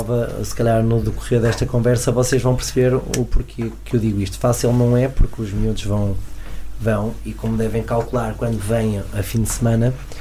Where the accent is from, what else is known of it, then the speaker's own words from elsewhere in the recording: Lamego, Viseu, Portugal; sempre que eu dizia que venho de Lamego ou de Portugal, era tratado de uma forma.